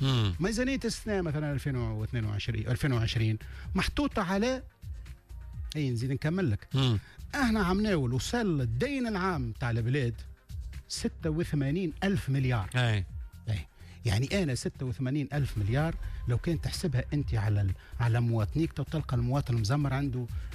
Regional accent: Tunisia; أنا كشاب تونسي

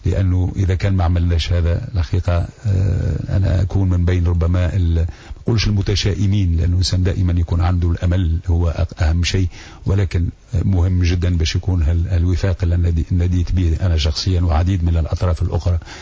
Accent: Tunisia; نحن كتونسيين

